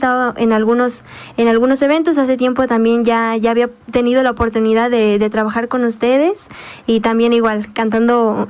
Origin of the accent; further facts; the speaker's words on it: Xochitepec, Morelos, Mexico; Yo soy de Xochitepec, Morelos.